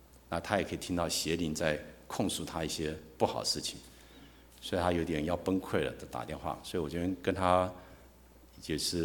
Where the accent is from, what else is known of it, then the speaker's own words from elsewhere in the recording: China; 甚至何况我们中国人讲心有灵犀一点通嘛。